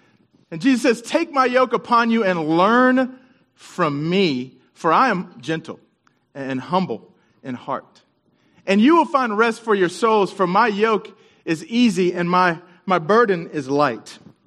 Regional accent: Dallas, Texas, United States; also born or lived in Houston; Encourage a fellow Texan. I was born in Houston, so amen. I grew up in Dallas, though

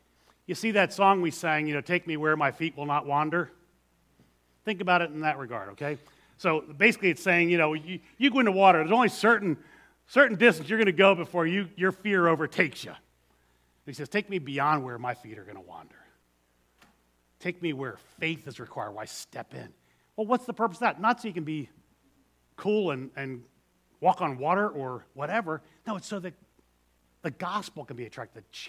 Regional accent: Philadelphia, Pennsylvania, United States; Growing up in Philadelphia, you're born, it's in your DNA.

